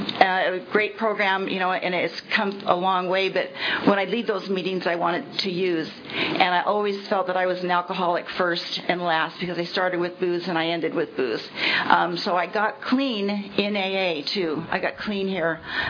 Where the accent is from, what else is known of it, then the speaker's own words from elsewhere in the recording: Firebaugh, California, United States; also born or lived in Madera / Santa Cruz; I was born in Madera, okay? My family had a farming operation out by Firebaugh. So I lived in Firebaugh up until mid-fourth grade.